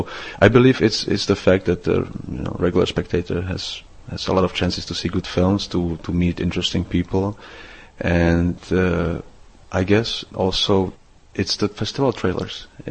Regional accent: Czechia; my hometown, which is a small town about 100 kilometers outside of Prague.

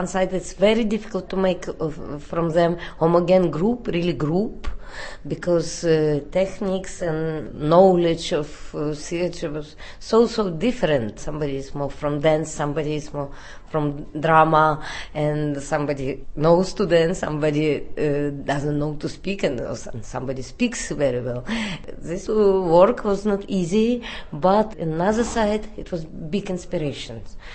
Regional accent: Russia; English is a second language; because for me, I am from Russia, it's much closer to me, this way of reacting.

